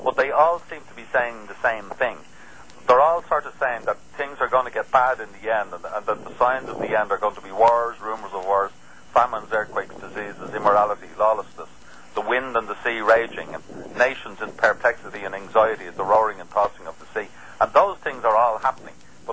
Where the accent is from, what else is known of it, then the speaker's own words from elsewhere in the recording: Ireland; being Irish and having kissed the Blarney Stone and all